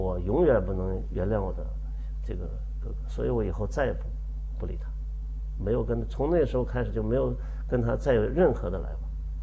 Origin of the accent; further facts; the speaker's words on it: China; 而我们中国人坦率地讲，实际上比所受的苦难比前苏联的人民还要深重。